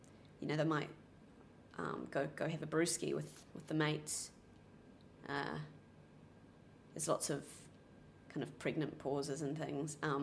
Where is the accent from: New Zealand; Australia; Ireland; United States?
New Zealand; Nelson; also born or lived in Wellington; I was born in Nelson, which is the top of the South Island of New Zealand. And it's quite warm and sunny there and quite lovely. And I lived there until I went to university in Wellington, which is the bottom of the North Island.